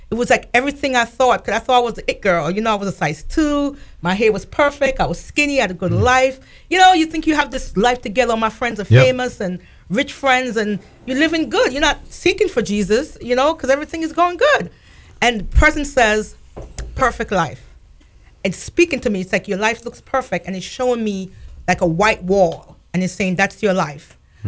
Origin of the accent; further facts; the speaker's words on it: Bronx, New York, United States; also born or lived in Jamaica; No, my mom sent for us in Jamaica. So we came to America and I lived in the Bronx.